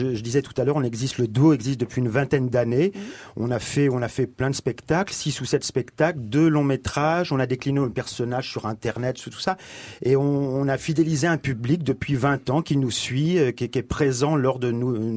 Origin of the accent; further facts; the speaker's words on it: Centre-Val de Loire, France; nous, on vient du Berry et de la Touraine